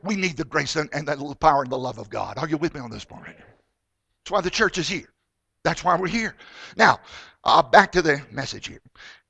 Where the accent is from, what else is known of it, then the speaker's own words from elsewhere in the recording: Virginia, United States; Virginia, my home state, has gone to pot.